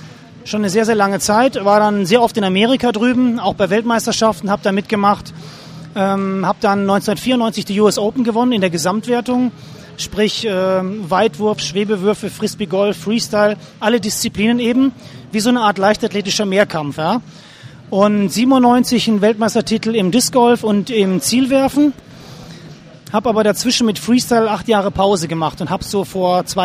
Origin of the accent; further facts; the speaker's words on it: Kamen, North Rhine-Westphalia, Germany; Wir kommen aus Kamen, das ist bei Dortmund.